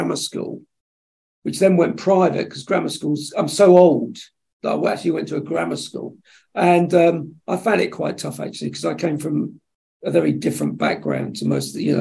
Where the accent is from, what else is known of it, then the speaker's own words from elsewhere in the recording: East of England, United Kingdom; And I grew up in Suffolk after he got out of the Marines.